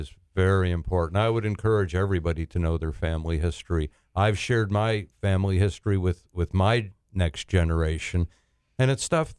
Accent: Chicago, Illinois, United States; I'm from Chicago. We love our blues. We love our Chicago Cubs.

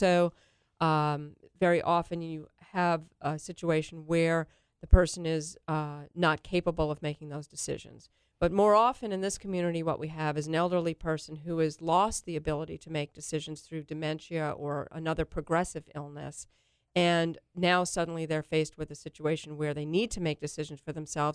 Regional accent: New York, United States; growing up in New York, I returned back there to be with my family and went to the St. John's University School of Law.

